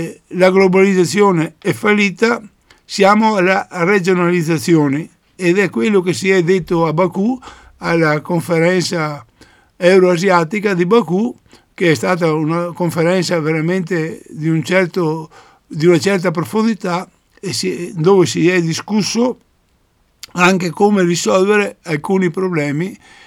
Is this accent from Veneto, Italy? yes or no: yes; Veneto, Italy; noi come Veneto e come Veneti